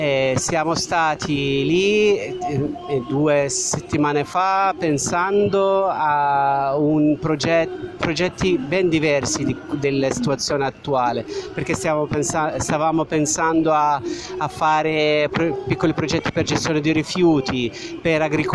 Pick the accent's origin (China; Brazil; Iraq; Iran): Iraq; Baghdad, Baghdad Governorate; Italian is a second language; now in Italy; noi nel Medio Oriente, io vengo dall'Iraq, da Baghdad, nel Medio Oriente ne abbiamo bisogno